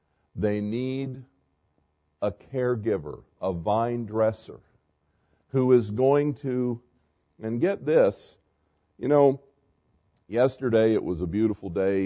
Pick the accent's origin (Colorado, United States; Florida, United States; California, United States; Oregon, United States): Florida, United States; I grew up in Florida where bananas were kind of plentiful.